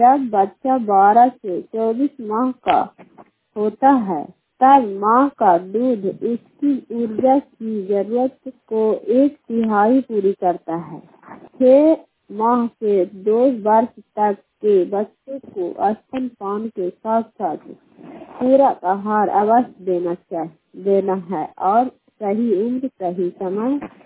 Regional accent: Nalanda, Bihar, India; मैं ग्राम खंसरिया पंचायत खरा प्रखंड नवासा जिला नालंदा की निवासी हूँ

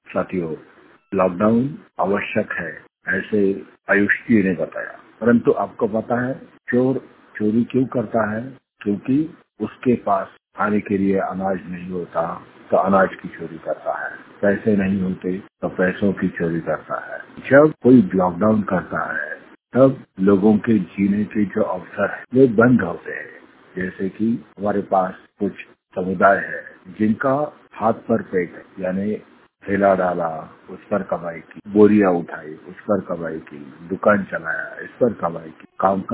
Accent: Maharashtra, India; मैं महाराष्ट्र से हूँ तो मुझे पता है कि यहाँ पर क्या स्थिति है

